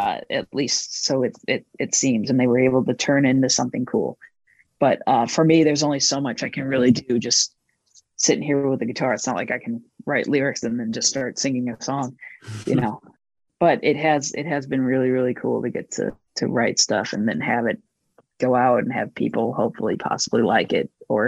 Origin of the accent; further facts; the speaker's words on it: St. Louis, Missouri, United States; you know, growing up in St. Louis as a kid, I didn't like I had a like my first band.